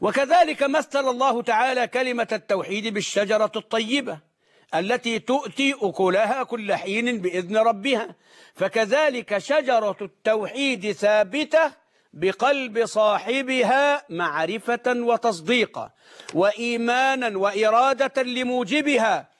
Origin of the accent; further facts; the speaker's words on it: Egypt; عندنا في مصر